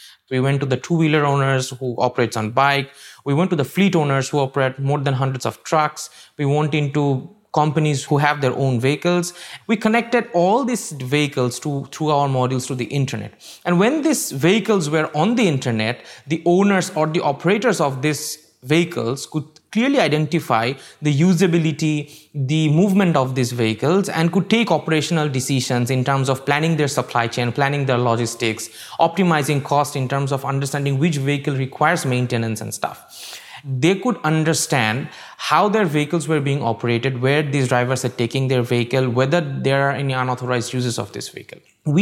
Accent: Bangladesh; I'm from Bangladesh.

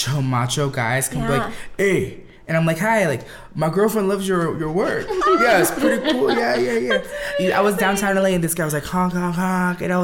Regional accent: Philippines; my mom instilled, you know, being Filipino and being, you know, she was like, get a diploma, get something so you have something to your name.

